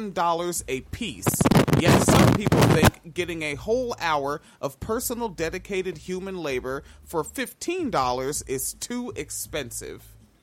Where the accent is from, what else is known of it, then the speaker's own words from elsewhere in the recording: Washington, United States; moved away as an adult; also born or lived in Florida; I lived in Florida, right? I grew up in Washington State, became an adult, moved to Florida. Lived there 12 years.